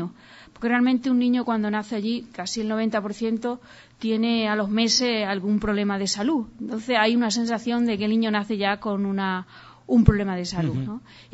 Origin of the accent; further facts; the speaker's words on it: Guareña, Extremadura, Spain; yo tenía mucho interés que naciera en Guareña, porque yo soy de Guareña